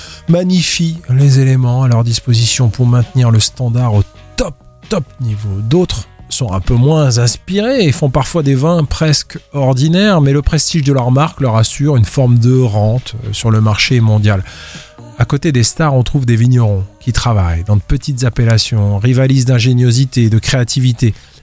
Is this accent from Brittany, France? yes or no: no; Occitanie, France; Je suis du Gard, je suis du côté où on fait du Côte-du-Rhône, tout le monde fait du vin